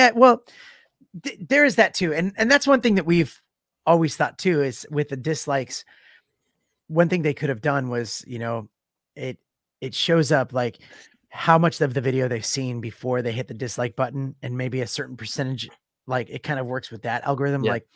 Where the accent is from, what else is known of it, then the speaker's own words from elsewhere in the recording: United States; as an American, it was confusing.